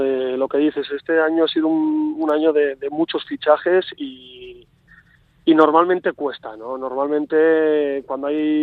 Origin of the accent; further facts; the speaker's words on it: Pamplona, Navarre, Spain; Yo tengo esa facilidad, pues que no soy de aquí, pero soy de Pamplona, que estoy muy cerquita.